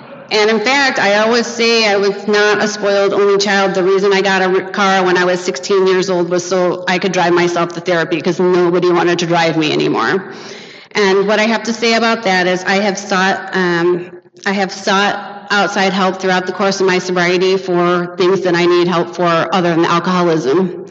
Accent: Detroit, Michigan, United States; I grew up in Detroit, Michigan.

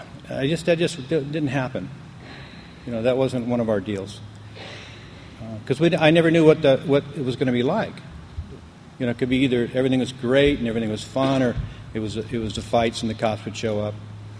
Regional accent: Compton, California, United States; born there; now in Las Vegas, United States; I was born in Compton, California. Yeah. And it kind of went downhill from there. Then we moved to here, to Las Vegas, really.

